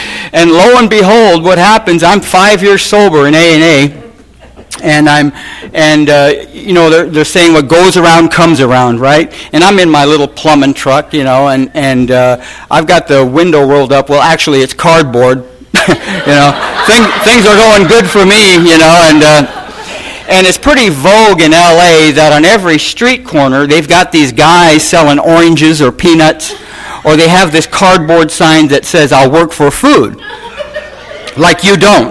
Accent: Pontiac, Michigan, United States; born there; I was born in Detroit. I was a little city off there, Pontiac, in St. Joseph Hospital.

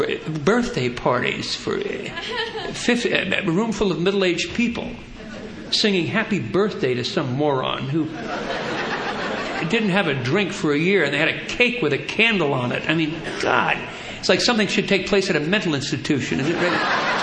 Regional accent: New Jersey, United States; I should tell you, I am Irish and Catholic, and I come from a huge Irish family in New Jersey, none of whom are alcoholic.

